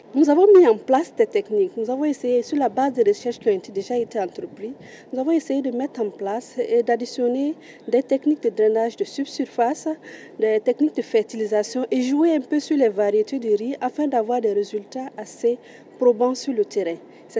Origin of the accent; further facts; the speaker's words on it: Burkina Faso; Je viens du Burkina Faso où j'ai fait tout mon cursus scolaire. Et aujourd'hui encore, je suis là-bas.